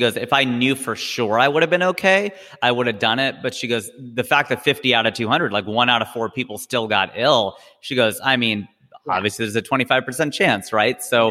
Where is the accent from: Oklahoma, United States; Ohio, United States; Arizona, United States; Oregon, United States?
Ohio, United States; I speak a little bit of Hindi, but I grew up in Ohio, man. So my parents spoke English at home. They came here in you know, 71.